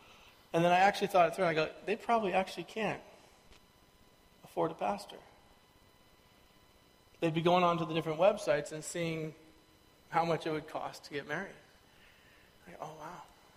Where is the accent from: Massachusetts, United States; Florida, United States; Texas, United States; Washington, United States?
Washington, United States; Kirkland; moved away as an adult; also born or lived in Idaho; now in Chilliwack, California, United States; Before that, North Idaho. Before that, I grew up in Kirkland, Washington, until I went to school in Chicago, Germany, and Trinity Western University.